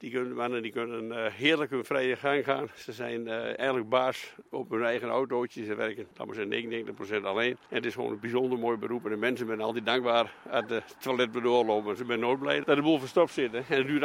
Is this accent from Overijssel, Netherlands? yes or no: yes; Overijssel, Netherlands; now in Friesland, Netherlands; Maar ik ben een tukker, hè?